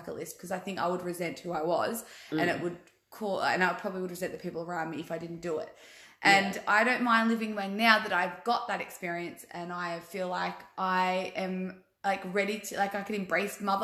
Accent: Wangaratta, Victoria, Australia; we grew up in Wangaratta

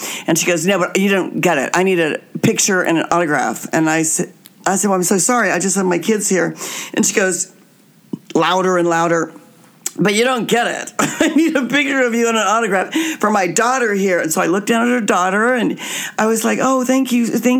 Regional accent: Wichita, Kansas, United States; But let's say I'm in a store in my hometown of Wichita, Kansas. That's where we're broadcasting from right now.

